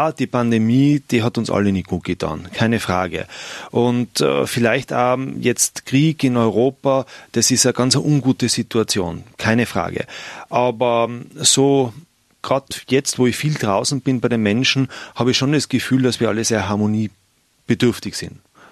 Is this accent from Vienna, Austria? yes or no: no; Tyrol, Austria; Weil es eine einmalige historische Chance bei uns in Tirol ist.